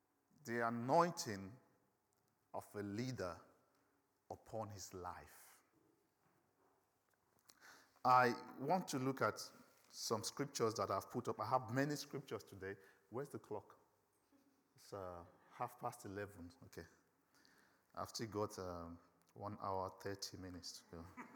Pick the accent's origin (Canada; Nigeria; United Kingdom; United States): Nigeria; accent: Nigerian; And when I get excited, my Nigerian accent kicks in and you don't understand me. So if you don't understand, just speak in tongues. It's similar. I believe God created Nigerians before he created the English people.